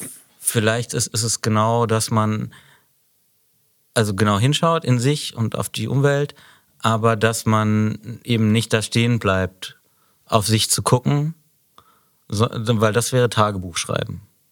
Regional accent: Freiburg, Baden-Württemberg, Germany; now in Berlin, Germany; ich bin aus Freiburg weggezogen, aber ich lebe jetzt auch schon 20 Jahre in Berlin und auch schon sehr lange in der gleichen Wohnung und werde auch nicht ausziehen.

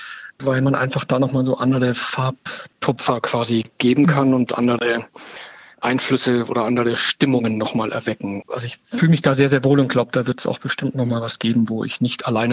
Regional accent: Bavaria, Germany; als Bayer

